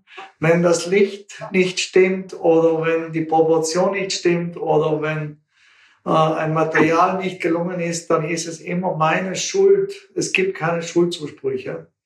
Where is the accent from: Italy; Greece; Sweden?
Italy; Bolzano, Trentino-Alto Adige; das Symbol meiner Heimatstadt Bozen, verfärbt sich rosa